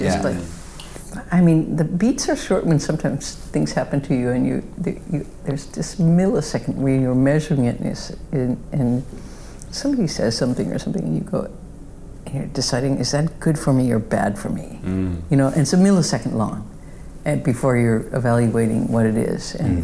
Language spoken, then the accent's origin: English; Midwest, United States; I used to look at the sky a lot, probably because I'm from the Midwest and it was all sky, and I was like, I'm from there.